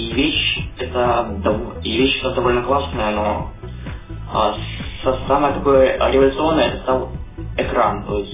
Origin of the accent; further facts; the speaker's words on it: Minsk, Belarus; Да-да, я из Минска.